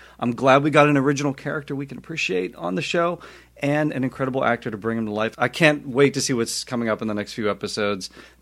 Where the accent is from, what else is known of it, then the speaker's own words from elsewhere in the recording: Pennsylvania, United States; I'm not originally from Ohio, so I'm a Steelers fan from Pennsylvania.